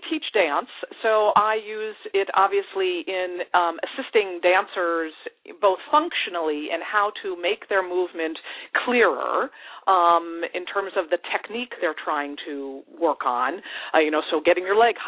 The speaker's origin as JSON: {"language": "English", "region": "New York", "country": "United States", "said": "No, I'm not. I'm actually from the New York area, but I have family living in the Portland, Oregon area."}